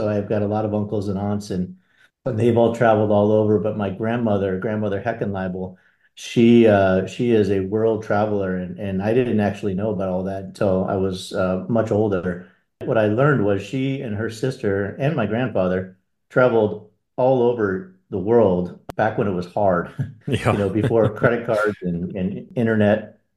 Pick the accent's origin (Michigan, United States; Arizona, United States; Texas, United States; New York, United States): Arizona, United States; Scottsdale; And I'm going from a small town, and then I grew up in Scottsdale, Arizona, which let's just say it was a little bit sheltered.